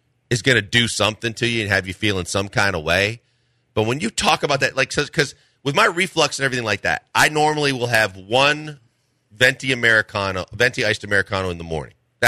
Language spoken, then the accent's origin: English; Milwaukee, Wisconsin, United States; I grew up in Milwaukee, but growing up.